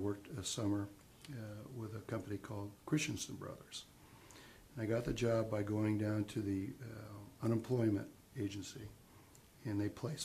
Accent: Salinas, California, United States; I grew up in Salinas as a youngster, a very poor family.

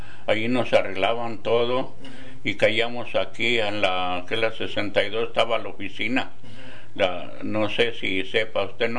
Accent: Cuquío, Jalisco, Mexico; Oh, pues yo nací en Cuquío, Jalisco, el 35. Allí pues sembrábamos, yo y mi papá, todos, los hermanos.

